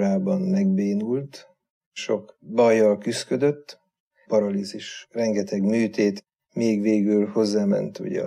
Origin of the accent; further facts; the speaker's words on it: Vác, Pest, Hungary; Vácon a Kőkapu általános iskolába jártam.